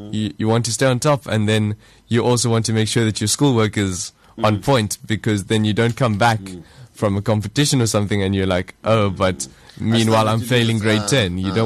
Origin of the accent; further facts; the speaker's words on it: Paarl, Western Cape, South Africa; also born or lived in Pretoria / Wellington; No, I was born in Pretoria, actually. We moved down here when I was about one. Then we lived in Paarl for a long time, and then in 2018 we moved to Wellington.